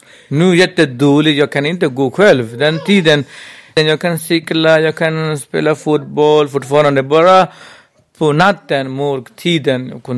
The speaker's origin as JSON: {"language": "Swedish", "country": "Myanmar", "second_language": "Swedish", "moved": "yes", "lives_now": "Sweden", "said": "Jag kommer från Burma. Jag är 35 år. Jag har 3 barn."}